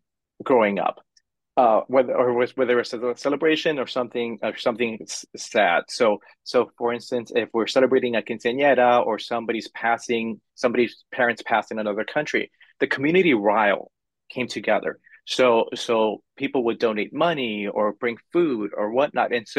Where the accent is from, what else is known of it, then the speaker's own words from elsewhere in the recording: Hollywood, California, United States; So, I grew up in Hollywood, California. So I grew up in the middle of the entertainment industry. Literally, it was one block away from Hollywood Boulevard.